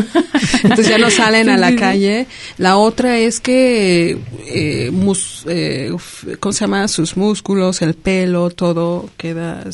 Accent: Cuernavaca, Morelos, Mexico; vengo de Cuernavaca, Morelos, y al incorporarme a CULNORTE, pues tuve la necesidad de conocer las calles y la ciudad caminando.

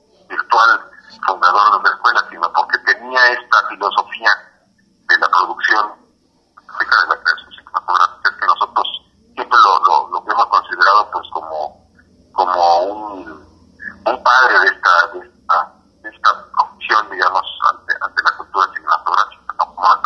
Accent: Mexico

